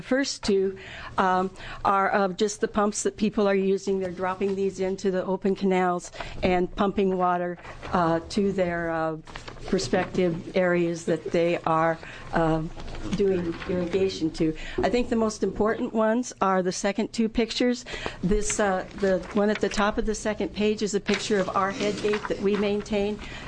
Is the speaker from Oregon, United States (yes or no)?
yes; Oregon, United States; I'm from the Grand Ronde Valley, and we are a part of a water district and have irrigation rights on that district